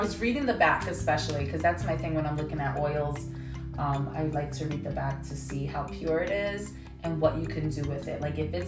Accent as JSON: {"language": "English", "town": "New York City", "region": "New York", "country": "United States", "moved": "as an adult", "lives_now": "Connecticut, United States", "said": "So I'm from the Bronx. I'm a New Yorker. I don't live in the Bronx anymore. I still work there, but I live in Connecticut now. After COVID, I moved out."}